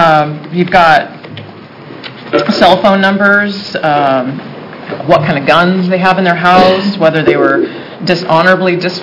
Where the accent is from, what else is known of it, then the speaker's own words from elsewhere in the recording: Keizer, Oregon, United States; I'm from Kaiser, and my area covers St. Paul and Newburgh as well.